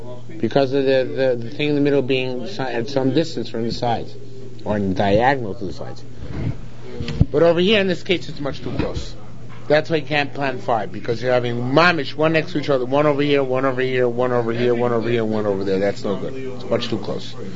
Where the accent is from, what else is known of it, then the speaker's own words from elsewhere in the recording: New York, United States; I come from Nassau County.